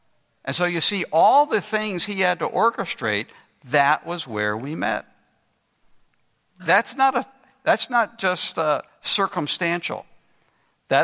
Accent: Massachusetts, United States; She was growing up in Pittsburgh in an entirely different religious environment than what I was growing up in Massachusetts.

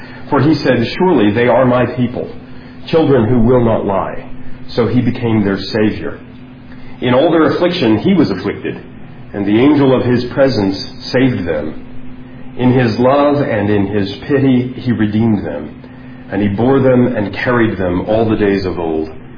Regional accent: United States; You know, I use the American pronunciation because I'm an American and I'm in America

